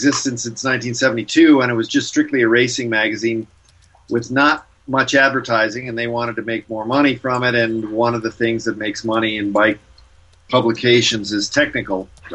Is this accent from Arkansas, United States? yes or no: no; Los Alamos, New Mexico, United States; I grew up in Los Alamos, New Mexico, which that's the biggest reason I have a degree in physics.